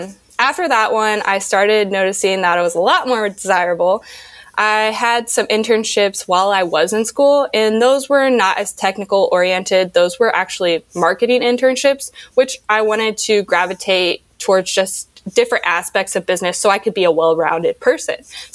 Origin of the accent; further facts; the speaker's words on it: Rolla, Missouri, United States; I am from Rolla, Missouri, even smaller than Springfield. I'm from a small town, and that's actually where my school is at.